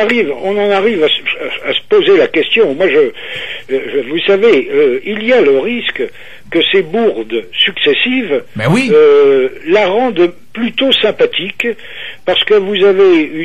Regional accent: France; On n'a pas à faire, je pense, nous en tant que Français

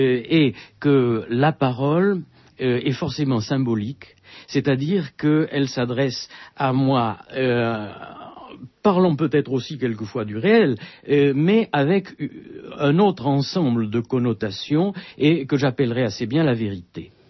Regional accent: Bordeaux, Nouvelle-Aquitaine, France; Je suis né à Bordeaux et que c'est mon lieu, que je n'ai jamais voulu devenir parisien

